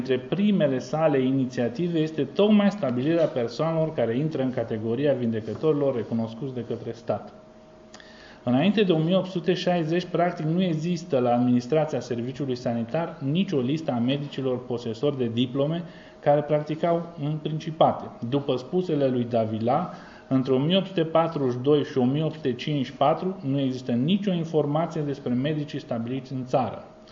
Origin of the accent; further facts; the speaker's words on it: Mehedinți County, Romania; din satul meu natal, din Mehedinț